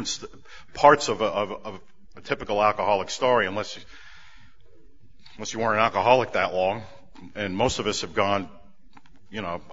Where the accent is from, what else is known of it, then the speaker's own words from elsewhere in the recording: Bronx, New York, United States; Most people know, well, everyone knows by now that I'm from New York. I'm from New York City. I'm a city boy. And I grew up in a place called the Bronx.